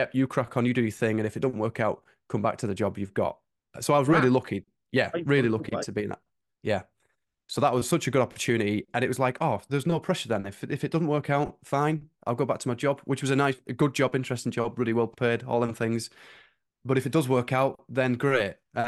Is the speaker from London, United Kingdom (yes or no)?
no; North West England, United Kingdom; I'm from the Lake District, so these were like, even though that sounds quite close, that's like a two-hour drive to get to Liverpool.